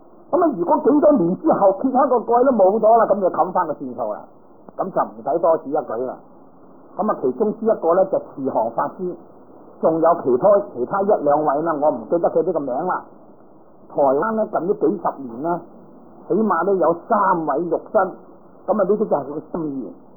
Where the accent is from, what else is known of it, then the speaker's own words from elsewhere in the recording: China; 我哋中国人亦都唔系几中意火葬啊